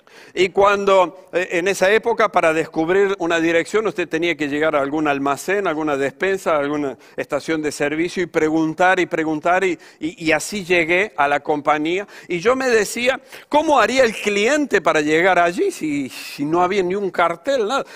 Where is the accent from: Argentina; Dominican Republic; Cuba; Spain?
Argentina; En mi país, en Argentina, en mi ciudad, conformábamos un equipo de profesionales y hombres de negocio dentro de la iglesia.